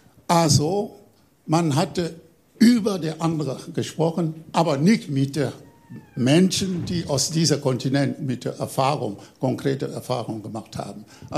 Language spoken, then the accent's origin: German; Pforzheim, Baden-Württemberg, Germany; German is a second language; also born or lived in Cologne; ich komme aus Pforzheim. Ich denke, Pforzheim ist ein Nachbarn vom Stuttgart.